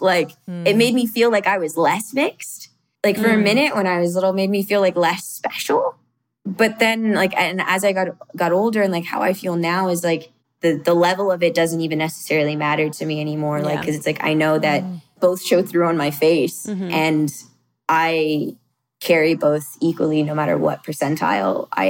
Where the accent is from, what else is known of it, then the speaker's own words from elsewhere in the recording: California, United States; also born or lived in Atlanta; Because like growing up in the Bay Area of California, like, is a very multicultural place, like a very mm-hmm. diverse place.